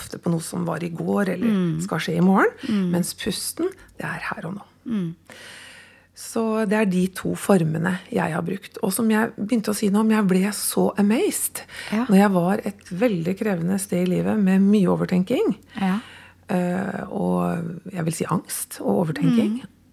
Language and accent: Norwegian; Sarpsborg, Østfold, Norway; now in Oslo, Norway; kanskje det skjer litt senere i Oslo enn det gjorde når jeg vokste opp i Sarpsborg, og da flyttet vi hjemmefra ganske tidlig.